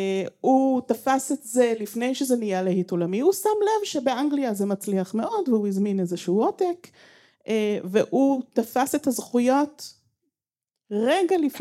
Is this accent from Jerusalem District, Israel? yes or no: yes; Jerusalem, Jerusalem District, Israel; also born or lived in United States / England; אני ירושלמית, נולדתי וגדלתי בעיקר בירושלים, אבל אימא לבת אקדמית, שכל 4 שנים הייתה נוסעת לשנת שבתון בחול, וככה אני גדלתי בזיגזגים בין ישראל לבין ארצות הברית ואנגליה.